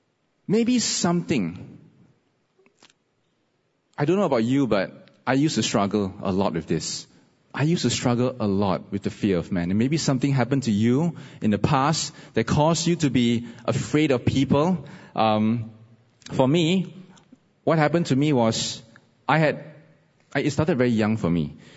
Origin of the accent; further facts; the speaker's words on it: Tampines, Singapore; I come from Tampines. That's where I stay. But I work in Bedok.